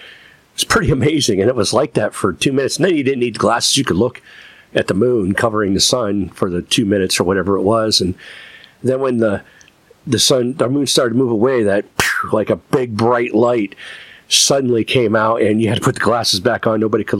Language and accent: English; Ohio, United States; I went to my hometown, which is in Northeast Ohio, and I was able to view it with some family